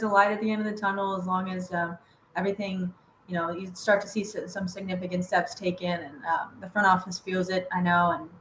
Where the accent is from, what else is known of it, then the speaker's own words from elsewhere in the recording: Iowa, United States; now in Kansas City, United States; Like my fiance and I, he's from St. Louis and I'm from Iowa.